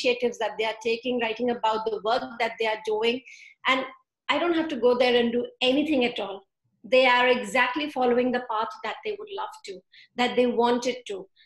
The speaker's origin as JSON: {"language": "English", "country": "India", "said": "And I come from India, where in these expectations, are put into such an extent that actually children do suffer a lot"}